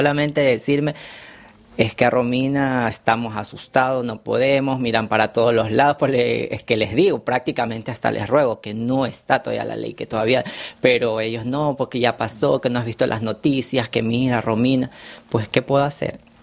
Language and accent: Spanish; Ecuador; moved away as an adult; now in France; soy de Ecuador. Llevo acá en la Francia específicamente 8 años.